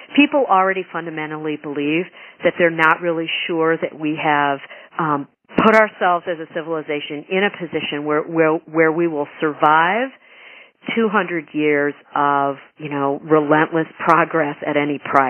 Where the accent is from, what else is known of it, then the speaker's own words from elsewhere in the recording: Chicago, Illinois, United States; I was very reluctant to deem Chicago a Ren-Gen city because I thought, you know, well, it's my hometown.